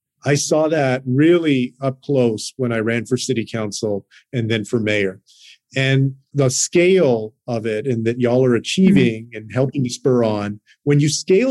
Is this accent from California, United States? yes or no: no; Texas, United States; including in my home state of Texas.